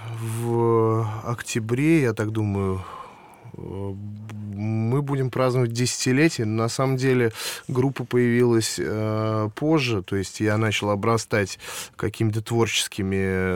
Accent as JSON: {"language": "Russian", "town": "Nizhny Novgorod", "region": "Nizhny Novgorod Oblast", "country": "Russia", "tie": "born or raised there", "also_born_or_lived": "Saint Petersburg", "moved": "as an adult", "lives_now": "Moscow, Russia", "said": "Я вообще родился в Нижнем Новгороде"}